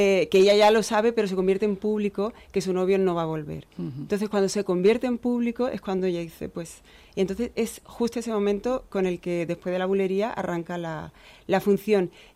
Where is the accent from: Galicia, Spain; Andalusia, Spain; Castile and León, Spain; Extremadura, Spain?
Andalusia, Spain; Córdoba; No, soy cordobesa. Soy cordobesa, pero...